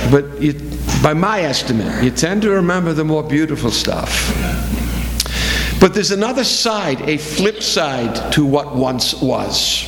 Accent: Boston, Massachusetts, United States; I grew up in Boston. I grew up surrounded by my Welsh family. I grew up in a city that rooted for the right teams.

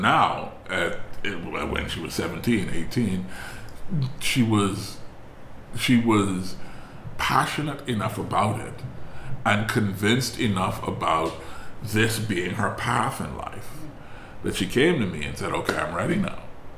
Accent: Bahamas; Because we don't live in the Bahamas. We live in the world. We're from the Bahamas.

